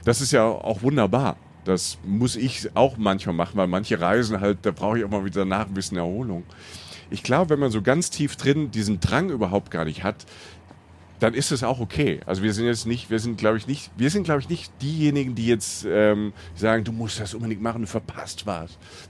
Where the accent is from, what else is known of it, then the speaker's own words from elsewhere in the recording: Rhineland-Palatinate, Germany; ich komme aus der Pfalz.